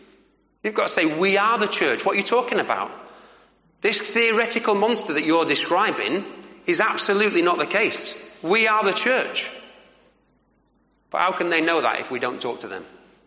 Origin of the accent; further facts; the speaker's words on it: United Kingdom; because we're so terrified of offending people and we're very British